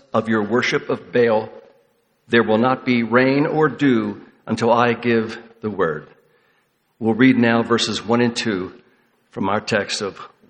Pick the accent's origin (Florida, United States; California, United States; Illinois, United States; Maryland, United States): Maryland, United States; Baltimore; One that comes to my mind readily is from about a mile away from the neighborhood I grew up in Baltimore, Maryland